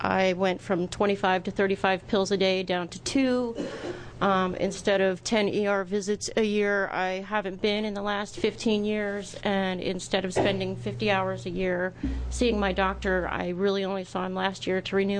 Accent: Happy Valley, Oregon, United States; I'm from Happy Valley, Oregon.

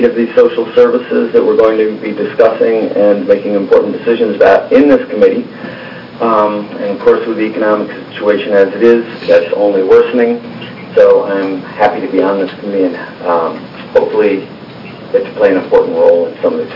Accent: Beaverton, Oregon, United States; I'm from Beaverton in Washington County. We're at 1,000 feet.

